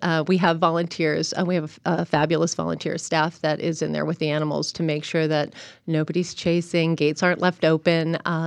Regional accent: Wilmington, Delaware, United States; moved away as an adult; Okay, I grew up in Wilmington, Delaware. I'm very far from home, and I worked as a college professor for 10 years.

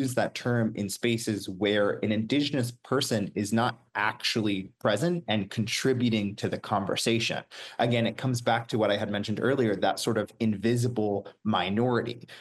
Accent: United States; I had mentioned previously, I'm from the Navajo Nation.

